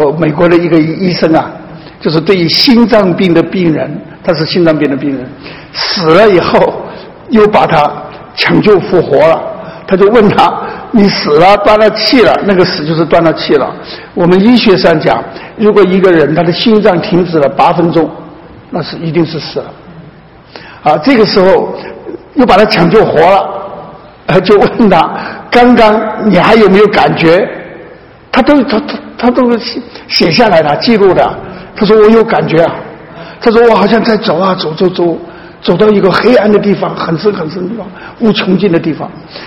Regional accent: China; 这是我们中国人自己讲的

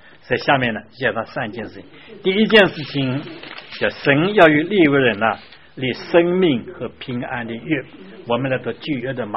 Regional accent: China; 像我们本来不是犹太人嘛啊，哎，我们是中国人，是汉族人啊

